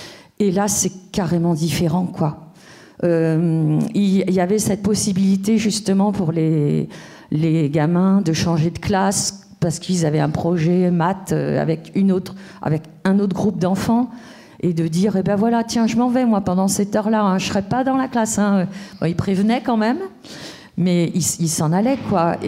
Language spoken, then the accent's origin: French; Rouen, Normandy, France; je viens de Rouen.